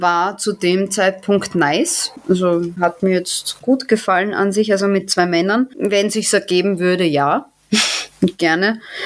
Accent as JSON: {"language": "German", "country": "Austria", "moved": "yes", "lives_now": "Germany", "said": "Ohne Grund bin ich aus Österreich nicht abgehauen."}